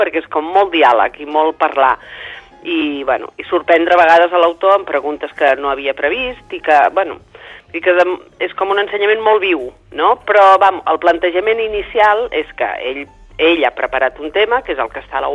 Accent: Torelló, Catalonia, Spain; now in Menorca, Spain; jo sóc de Torelló, he vingut a viure a Menorca

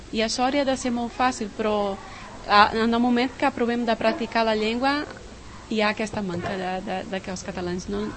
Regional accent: Brazil; first language Portuguese; Catalan is a second language; now in Spain; vaig arribar al 2006 i no sabia parlar res de castellà. Soc brasilera, la meva llengua materna és el portuguès, però no sabia de l'existència del català i al moment d'assabentar-me d'això vaig començar a aprendre les dues llengües.

